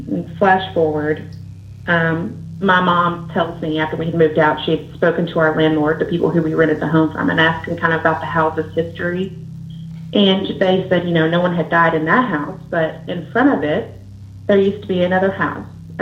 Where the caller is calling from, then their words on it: Huntsville, Alabama, United States; I'm calling from Alabama.